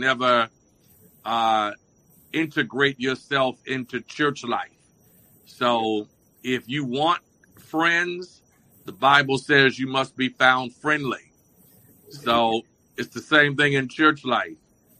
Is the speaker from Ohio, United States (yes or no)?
yes; Cincinnati, Ohio, United States; now in Watts, United States; Well, I came to Watts in 2006. I came from Cincinnati, Ohio.